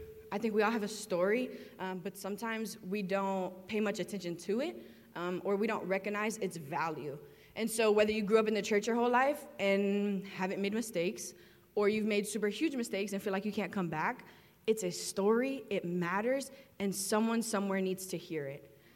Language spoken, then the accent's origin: English; Miami, Florida, United States; Born and raised in Miami, I definitely love the beach.